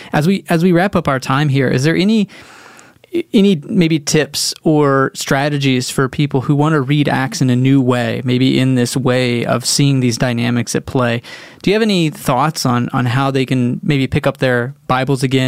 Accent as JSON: {"language": "English", "region": "Texas", "country": "United States", "said": "It's all right. I'm from Texas. I have a handicap."}